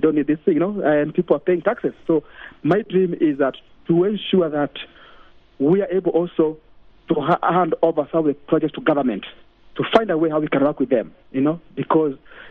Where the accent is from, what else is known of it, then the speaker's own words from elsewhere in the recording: Nairobi, Kenya; So for example, as a kid growing up in Kibera, we used to have iron sheet houses.